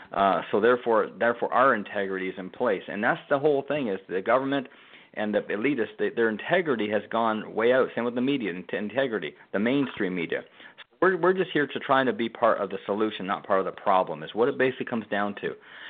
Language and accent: English; Canada; now in United States; I'm from Canada.